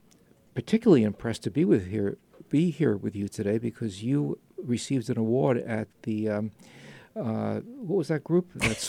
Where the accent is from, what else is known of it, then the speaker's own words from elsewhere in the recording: New York, United States; accent: New York; into my New York accent.